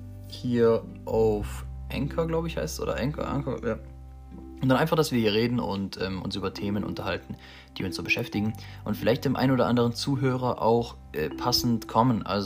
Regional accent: Baden-Württemberg, Germany; bin 20 Jahre jung, bald 21. Und bin zurzeit in der Ausbildung zum Optiker. Ich komme aus Baden-Württemberg.

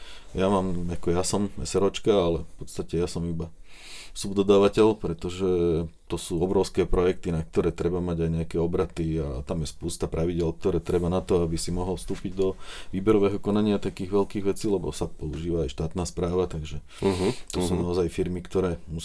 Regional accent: Smolenice, Trnava Region, Slovakia; Ja pochádzam zo Smolenic a tam v podstate som, dá sa povedať, že narodil som sa tam a žijem tam celý život, takže aj tam bývame.

